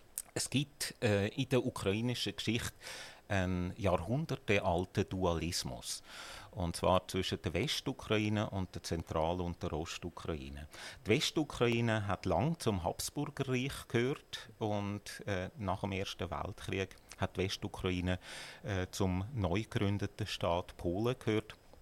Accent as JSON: {"language": "German", "country": "Switzerland", "said": "Sie und ich reden ja auch Deutsch. Und unsere staatsbürgerliche Identität ist nicht die von Deutschland, sondern wir sind Schweizer. Wir sind stolz darauf, Schweizer zu sein."}